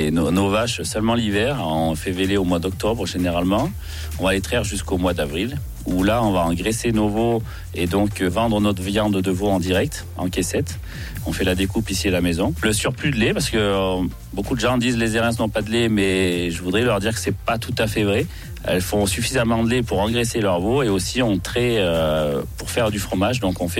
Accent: Avignon, Provence-Alpes-Côte d'Azur, France; born there; Je me suis fait adopter par une famille d'ici, puisque moi, je suis né à Avignon, quand même. Depuis gamin, je travaillais dans une ferme ici

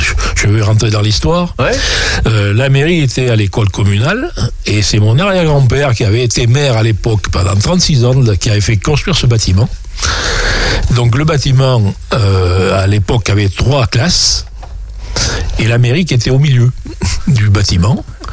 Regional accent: Saint-Pardoux-l'Ortigier, Nouvelle-Aquitaine, France; also born or lived in Bordeaux; je suis né à Saint-Pardoux-l'Ortiger, et j'ai survenu, parce que finalement, je trouve qu'on est bien en Corrèze et à la campagne.

